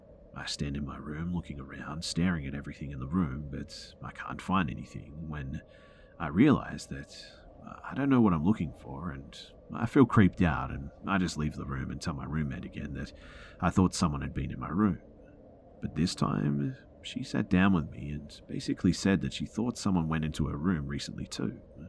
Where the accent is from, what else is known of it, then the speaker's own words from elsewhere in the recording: Australia; born there; I told him that I was born in Australia.